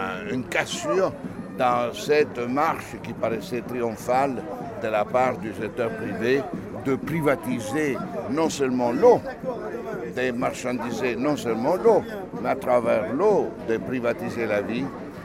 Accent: Italy; ce n'est pas parce que je suis italien

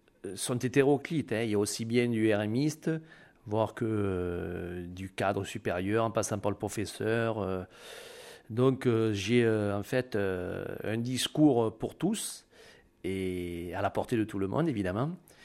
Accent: Limoges, Nouvelle-Aquitaine, France; born there; now in Marseille, France; donc. Je suis né à Limoges, d'origine périgourdine, et je suis un facteur à Marseille depuis 25 ans.

